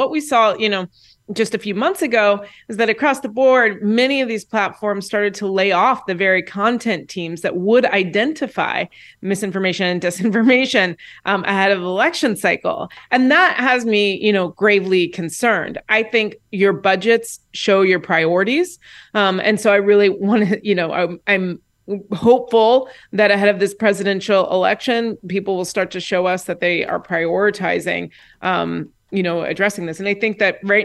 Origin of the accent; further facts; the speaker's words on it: Indianapolis, Indiana, United States; I'm from Indianapolis, Indiana, and in the last presidential election cycle, I was out there standing.